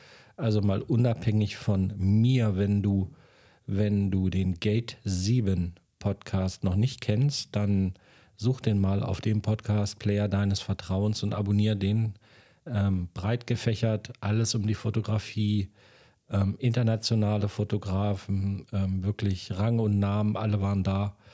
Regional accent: Göttingen, Lower Saxony, Germany; morgen gleich schon geht es in meine Heimatstadt nach Göttingen

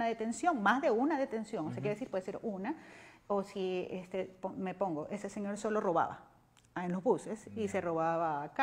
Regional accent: Ecuador; Yo, como criminóloga, como abogada, como ciudadana ecuatoriana, siempre estoy de acuerdo

